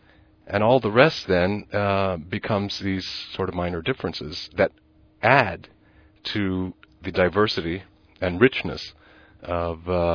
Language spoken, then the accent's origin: English; United States; I always ask myself as an American when I go to Paris, why can't America not be like France